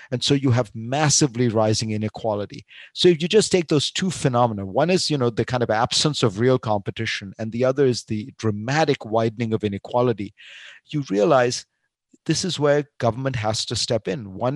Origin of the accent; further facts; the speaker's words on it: India; maybe it's because I grew up in India